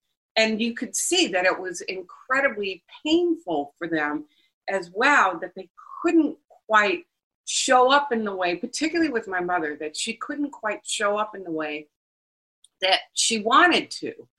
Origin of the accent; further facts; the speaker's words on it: Wisconsin, United States; I grew up in Wisconsin, and my dad moved back south to Louisiana, and one by one took kids with him.